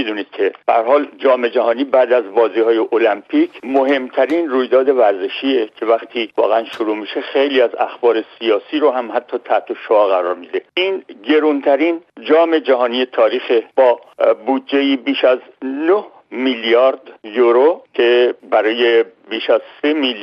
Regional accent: Iran; ما چون ایرانی هستیم به نوبه خودم آرزو میکنم که تیم ملی ایران موفق بشه.

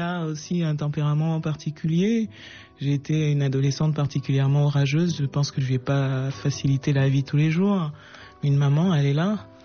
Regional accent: Cameroon

